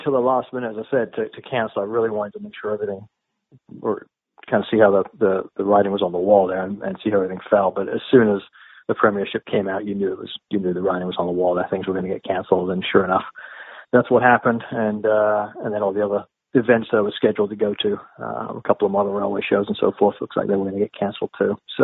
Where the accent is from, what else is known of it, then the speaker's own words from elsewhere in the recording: Tilehurst, South East England, United Kingdom; moved away; I was born in Tilehurst, actually, in the late 60s. Lived there for about 10 years, thereabouts.